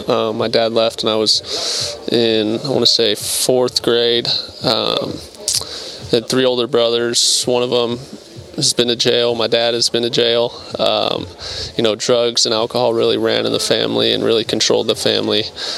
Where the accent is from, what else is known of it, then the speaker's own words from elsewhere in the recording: Anaheim, California, United States; So I grew up in Anaheim and then went to Fullerton High School and then Cal State Fullerton.